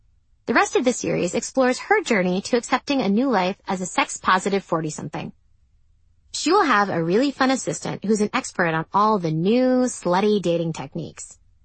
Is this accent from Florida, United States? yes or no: no; Boston, Massachusetts, United States; the Yankees were playing my hometown Red Sox on TV